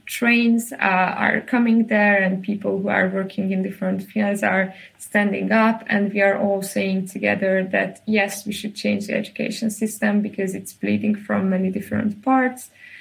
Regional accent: Hungary; since I was raised in the Orban era, I was growing up and I was politically involved in this Orban era

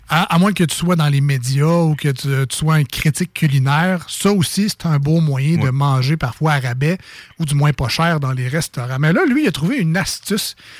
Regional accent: Quebec City, Quebec, Canada; accent: Limoilou; C'est mon accent de Limoilou.

